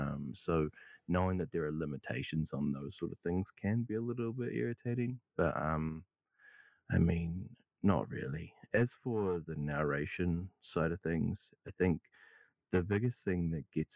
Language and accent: English; New Zealand; because I'm a Kiwi, right, we are very bad at not setting boundaries.